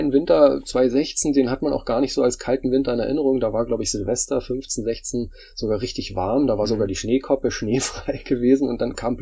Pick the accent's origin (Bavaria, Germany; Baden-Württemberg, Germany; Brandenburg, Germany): Brandenburg, Germany; Ich komme ursprünglich aus der Niederlausitz, bin dort auch immer wieder gerne unterwegs, weil ich dort aufgewachsen bin